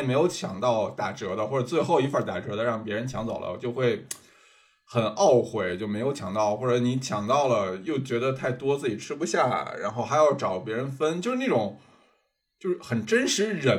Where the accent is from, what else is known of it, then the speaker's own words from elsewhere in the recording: China; 作为一个中国人很难理解这么客气